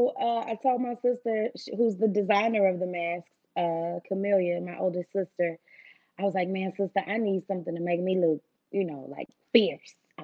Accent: Houston, Texas, United States; New York had my back first, which is crazy because I'm from Houston.

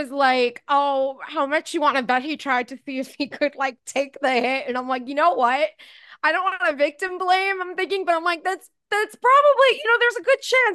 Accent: New York, United States; I grew up in New York.

